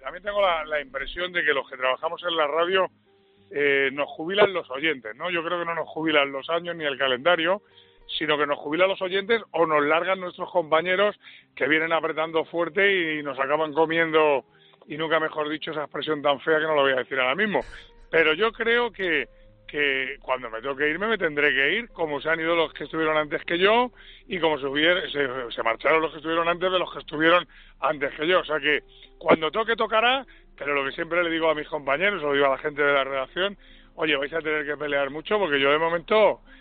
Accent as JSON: {"language": "Spanish", "town": "Madrid", "region": "Community of Madrid", "country": "Spain", "tie": "born there", "said": "Yo nací en Madrid, mis hijos son madrileños, mi mujer es madrileña, pero yo me siento cabrense porque, vuelvo a repetir, mis padres tuvieron que emigrar, yo nací aquí"}